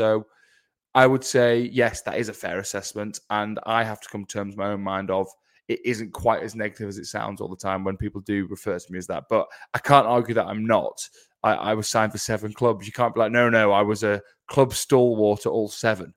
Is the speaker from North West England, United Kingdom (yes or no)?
yes; Liverpool, North West England, United Kingdom; We're a rugby family. So even though we're from Liverpool, which couldn't be more of a football city if it tried.